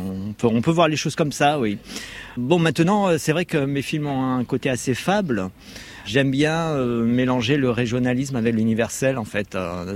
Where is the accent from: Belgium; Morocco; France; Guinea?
France; Corsica; Ben, je suis corse en même temps, donc ça va.